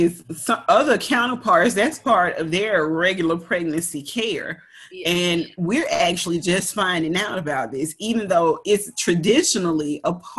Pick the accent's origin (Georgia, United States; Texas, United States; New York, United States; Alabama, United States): Georgia, United States; born there; I was born down here in Georgia in the 80s, the end of the 70s.